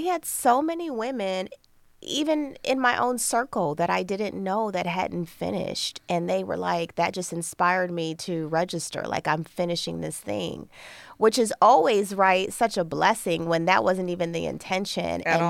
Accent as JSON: {"language": "English", "town": "Toledo", "region": "Ohio", "country": "United States", "tie": "born or raised there", "said": "So I am from East Toledo, proudly, and I was born and raised in Toledo. So been an East Sider most of my life."}